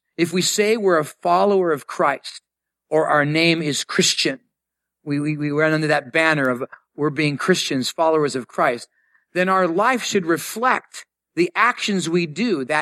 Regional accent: San Diego, California, United States; When I was growing up in San Diego, we lived in a apartment complex growing up.

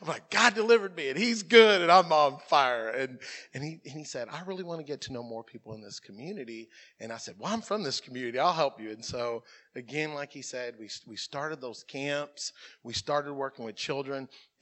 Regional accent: Como, United States; He knows I'm from Como. He knows that I love that community. I know the people there. He knows how I grew up

